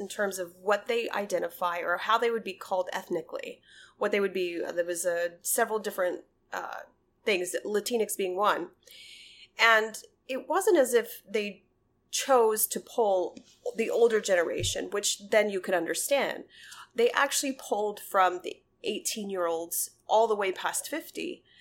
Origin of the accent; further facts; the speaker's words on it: Oklahoma, United States; Born and raised on a reservation. Okay, so I was raised around this.